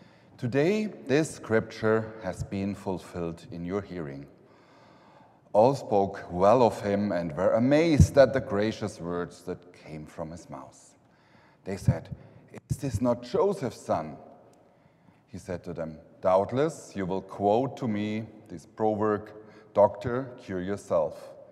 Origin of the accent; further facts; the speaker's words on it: Germany; English is a second language; now in United States; I'm not a resident, I'm born and raised in Germany, and even I'm white, male, the old, I don't have a full green card